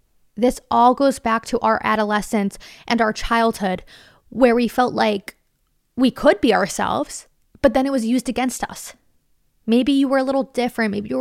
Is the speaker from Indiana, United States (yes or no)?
no; Connecticut, United States; I live in a pretty small town in Connecticut. I live right next to my hometown that I grew up in that's of bigger size, but it's all kind of meshed into one. It's very New England.